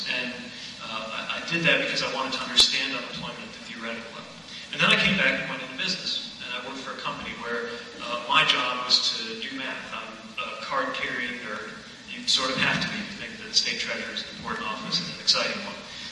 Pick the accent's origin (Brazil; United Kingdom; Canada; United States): United States; South Bend, Indiana; I grew up right here in South Bend. We're less than a mile from my home, which in turn is around the corner from where I grew up.